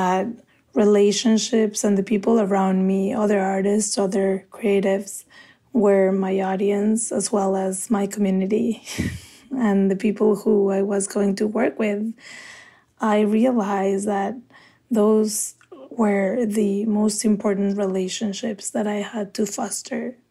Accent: Mexico City, Mexico; also born or lived in New York City; now in Chicago, United States; I am based in Chicago now, but I lived in New York City for a long time before moving to the Midwest. I am originally from Mexico City. I grew up there

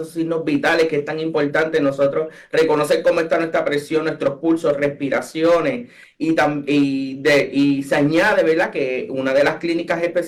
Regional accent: Villalba, Puerto Rico; somos sureños, así que somos del área sur, particularmente soy de Villalba

